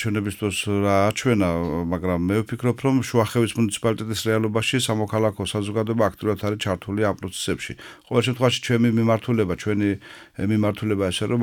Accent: Shuakhevi, Adjara, Georgia; დავიბადე და გავიზარდე შუახევში, მუნიციპალიტეტში ვცხოვრობ ჩემს ოჯახთან ერთად შუახევში

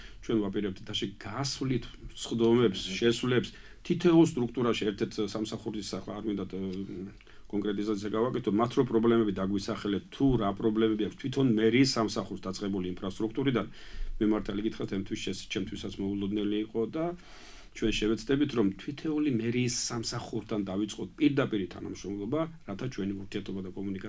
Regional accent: Batumi, Adjara, Georgia; ჩვენ ბათუმელები ვართ და ჩვენ გვაქვს მასთან ისე კომუნიკაციაც

